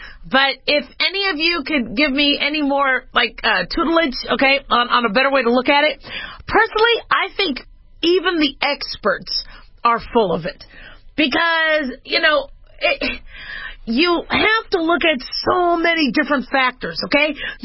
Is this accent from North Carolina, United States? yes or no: no; Arizona, United States; You know, the Cardinals, I'm from Arizona.